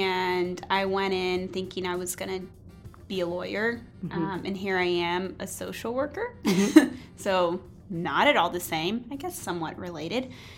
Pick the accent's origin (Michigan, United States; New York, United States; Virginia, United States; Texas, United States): Texas, United States; Yeah, so I'm from the Dallas-Fort Worth area in Texas, and I knew that I wanted to go somewhere far away.